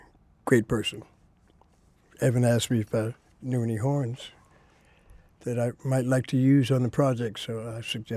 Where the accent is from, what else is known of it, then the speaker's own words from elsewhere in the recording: Plainfield, New Jersey, United States; I was from Plainfield.